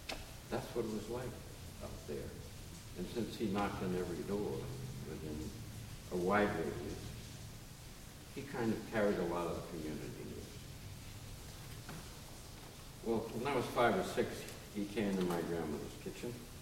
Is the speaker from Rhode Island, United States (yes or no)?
yes; Rhode Island, United States; I grew up in Rhode Island. My father ran the state farm, which supplied the food for all the state institutions, from prisons to the state house of representatives. And we were a very rural family.